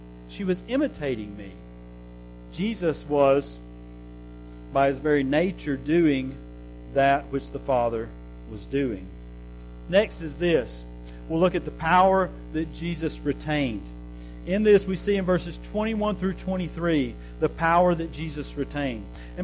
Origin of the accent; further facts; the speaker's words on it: Russellville, Alabama, United States; I'm from Russellville, Alabama, so when I'm outside, I spit sometimes, okay?